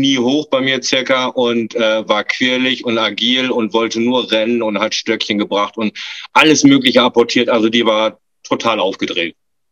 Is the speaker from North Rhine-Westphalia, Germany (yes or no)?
no; Garlstedt, Lower Saxony, Germany; Ich komme nördlich von Bremen. Das kleine Örtchen nennt sich Galstedt. Das ist im Kreis Ostholz-Scharmbeck.